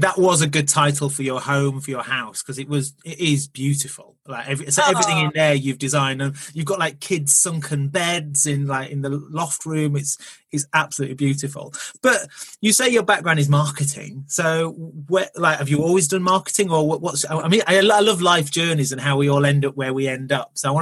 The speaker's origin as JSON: {"language": "English", "town": "Leeds", "region": "Yorkshire and the Humber", "country": "United Kingdom", "said": "I'm originally from Leeds. So I was like, I felt proper Yorkshire"}